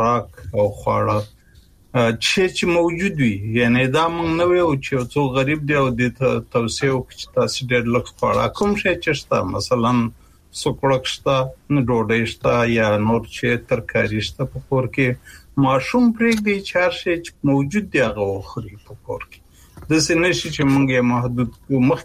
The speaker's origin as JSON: {"language": "Pashto", "region": "Kunar", "country": "Afghanistan", "tie": "born or raised there", "said": "زمونږ په محیط کې چې زه په کنړ کې لوی شوم"}